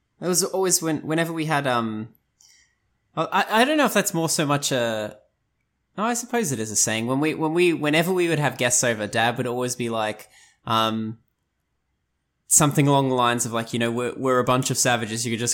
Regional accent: Australia; also born or lived in South Africa; my mother is Dutch and my father is South African, and I was born in South Africa and we came over to Australia when I was like 7 or so.

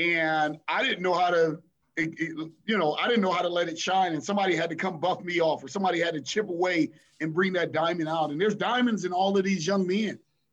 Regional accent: Los Angeles, California, United States; I think I grew up in Los Angeles, So Magic Johnson was the era that I grew up in.

